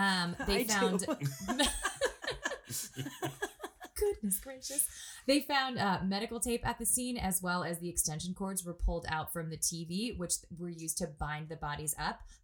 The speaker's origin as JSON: {"language": "English", "region": "California", "country": "United States", "tie": "born or raised there", "said": "I grew up in Butte County, guys."}